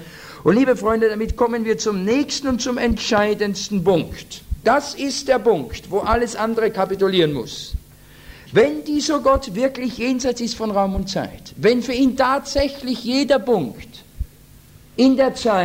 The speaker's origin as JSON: {"language": "German", "country": "Austria", "said": "Gut, es ist jetzt, ich bin Österreicher, bin es."}